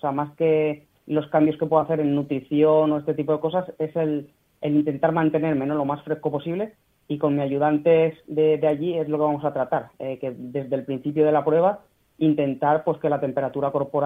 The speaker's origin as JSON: {"language": "Spanish", "town": "Alfafar", "region": "Valencian Community", "country": "Spain", "said": "el Ayuntamiento de mi pueblo de Alfafar"}